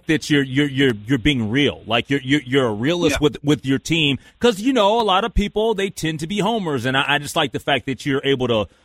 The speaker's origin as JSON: {"language": "English", "region": "Minnesota", "country": "United States", "said": "as a Minnesotan and a proud Minnesotan that loves all of our teams"}